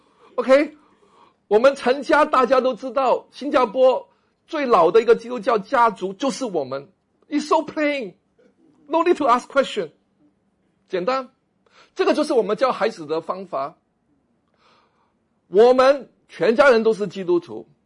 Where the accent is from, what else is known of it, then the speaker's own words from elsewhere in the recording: Hong Kong; 因为我在香港长大，这个来的时候感受很难过。